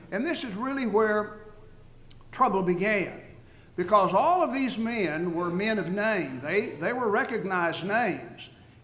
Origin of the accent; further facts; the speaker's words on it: Fort Worth, Texas, United States; During the 1950s, I was growing up in Fort Worth.